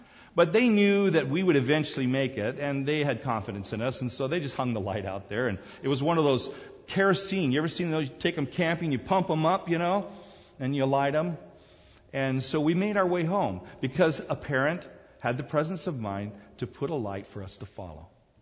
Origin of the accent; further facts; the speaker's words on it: South Korea; also born or lived in Borneo; I grew up in Korea and also in Borneo